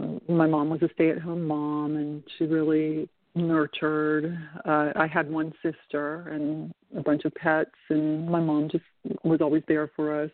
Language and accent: English; Houston, Texas, United States; I grew up in Houston, Texas, really